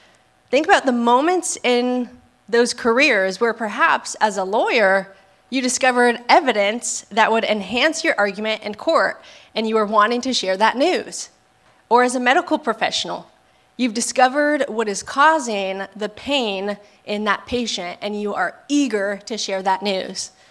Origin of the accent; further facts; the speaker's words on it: San Diego, California, United States; moved away as an adult; now in Orange County, United States; I was born and raised in San Diego, and I'm the proud youngest sibling of three sisters.